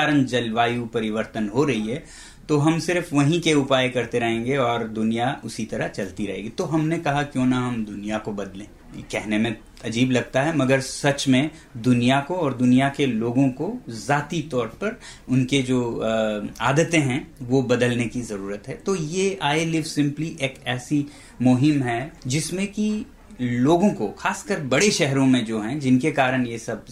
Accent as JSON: {"language": "Hindi", "region": "Ladakh", "country": "India", "said": "मैं लद्दाख से हूँ"}